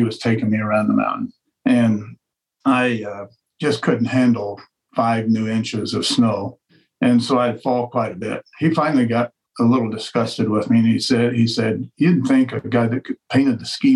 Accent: Colorado, United States; I grew up in Western Colorado, and I've been doing this since I was probably 10 years old.

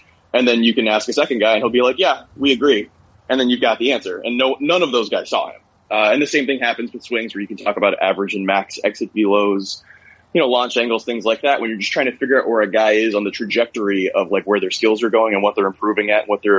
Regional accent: Tampa, Florida, United States; So, my whole family's from the South, mostly Georgia and Alabama, and I grew up in Tampa before we had a team in Tampa.

